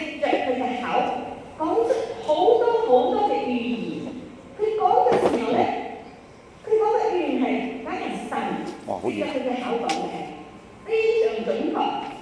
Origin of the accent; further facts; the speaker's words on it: Malaysia; 我喺馬來西亞長大嘅，喺嗰度長大。